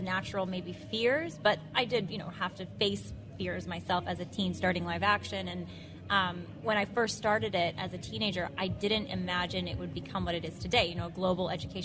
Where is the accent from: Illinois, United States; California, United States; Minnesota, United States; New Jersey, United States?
California, United States; San Jose; So I'm from San Jose, California. Grew up in the heart of Silicon Valley, one of eight kids.